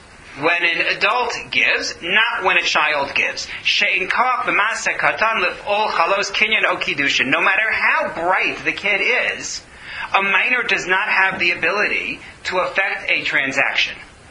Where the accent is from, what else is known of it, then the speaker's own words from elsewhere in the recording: United States; I'm an American, and it's bad for me to get involved in that.